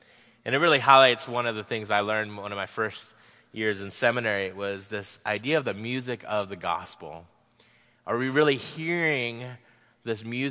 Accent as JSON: {"language": "English", "region": "Florida", "country": "United States", "tie": "born or raised there", "said": "Growing up in Florida, anything under 60 is winter to me."}